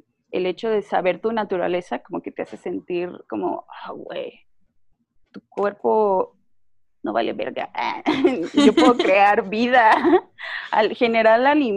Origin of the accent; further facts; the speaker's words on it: San Luis Potosí, Mexico; now in Mexico City, Mexico; soy de San Luis Potosí, pero también ya tengo 2 años y medio viviendo en la CDMX. Y no sé, creo que esa soy yo, una mamá fotógrafa provinciana foránea.